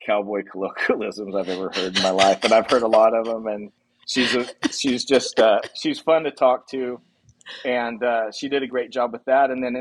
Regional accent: Paso Robles, California, United States; Well, my background is I grew up in Paso Robles. My family, my grandfather, owned a cattle ranch outside of Paso Robles, which we still own.

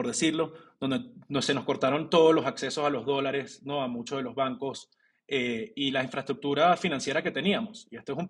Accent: Venezuela; siendo venezolano, y parte de mi experiencia como en Venezuela, también viví una etapa de financiera, ¿no? De carrera profesional en Venezuela.

